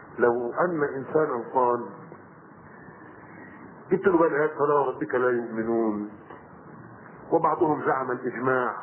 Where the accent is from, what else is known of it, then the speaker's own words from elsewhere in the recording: Egypt; قلت له يا عم الشيخ، عندنا في مصر لما ضحكوا عليه